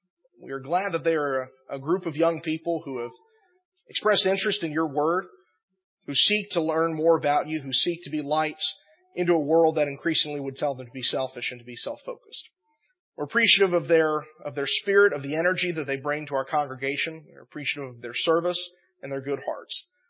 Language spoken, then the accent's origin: English; Annandale, Virginia, United States; That was one of the great blessings I had growing up in Annandale